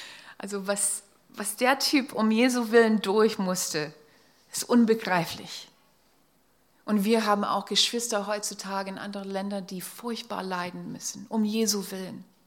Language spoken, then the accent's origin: German; Pennsylvania, United States; einen Anruf aus Pennsylvania, wo ich herkomme, von meinem Vater bekommen.